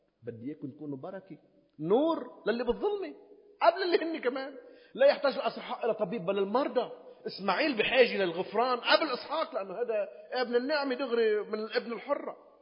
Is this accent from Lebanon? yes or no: yes; Sidon, South Governorate, Lebanon; ونحن رايحين من صيدا نكون وصلناش على الجي بعدنا برميل نأكلهم كله سوا وبعدها نروح رحلة الأرز كان عمري أنا 9 سنين